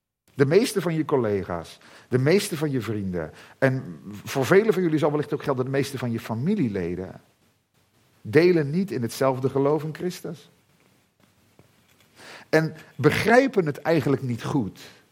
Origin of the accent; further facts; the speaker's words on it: Zeeland, Netherlands; ik ben opgegroeid in Zeeland, platteland, dorpje